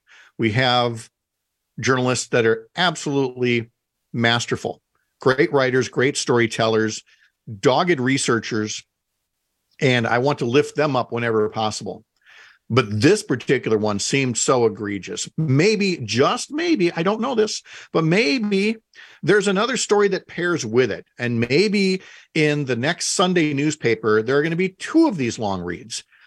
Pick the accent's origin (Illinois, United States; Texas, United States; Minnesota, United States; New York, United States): Minnesota, United States; St. Paul; Because I was born and raised in St. Paul, the city that sits in between Hudson and Minneapolis.